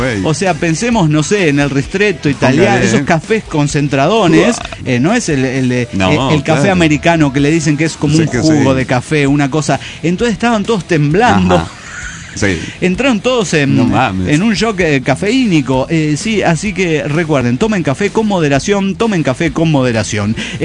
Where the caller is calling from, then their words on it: Saltillo, Coahuila, Mexico; de Saltillo, Coahuila.